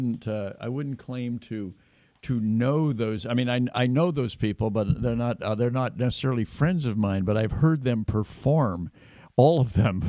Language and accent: English; Davis, California, United States; Well, and, you know, I'm from Davis, and my hometown of Davis has a significant number of homeless as well.